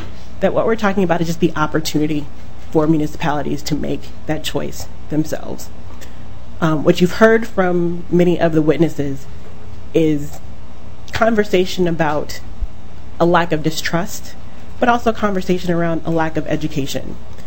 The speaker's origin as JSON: {"language": "English", "town": "Minneapolis", "region": "Minnesota", "country": "United States", "said": "I'm from Minneapolis and just a regular voter."}